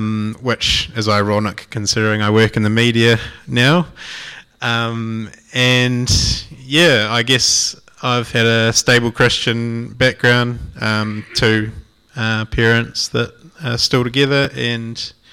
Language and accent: English; Whanganui, Manawatū-Whanganui, New Zealand; I grew up in Whanganui, and I have two older brothers. I grew up on a little farm, like 10 k's out of town